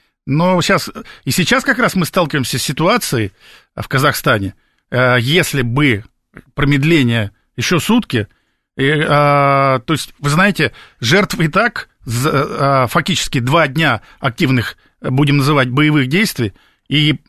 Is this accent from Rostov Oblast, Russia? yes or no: yes; Rostov Oblast, Russia; Я сам донской казак, поэтому люблю эту историю.